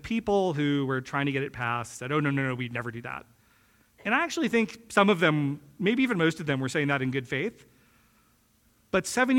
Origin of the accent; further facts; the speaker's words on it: North Carolina, United States; I grew up in North Carolina. Duke Power was my power company growing up.